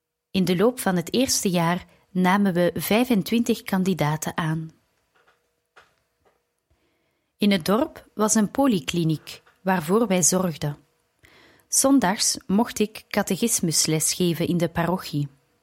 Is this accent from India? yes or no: yes; India; Dutch is a second language; moved away as an adult; now in Germany; mijn moeder al zo lang wenste dat ik in India als zuster werkzaam kon zijn.